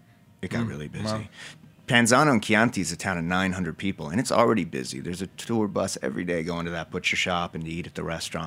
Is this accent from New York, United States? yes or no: no; Hawaii, United States; I grew up in Hawaii.